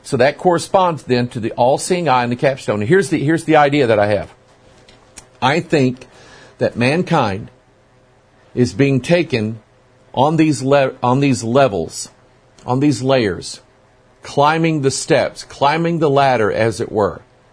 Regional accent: United States; I speak of America because I'm an American, I live in America, I know the people

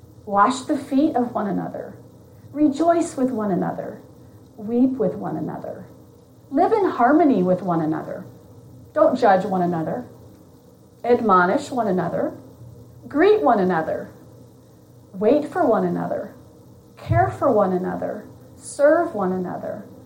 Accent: Sioux City, Iowa, United States; moved away as an adult; also born or lived in Chicago, United States / California, United States; So I'm from Sioux City, Iowa, born and raised there, and then went off to Chicago to go to Moody, and then finished Moody, and then went out to Biola to get some more schooling at Biola.

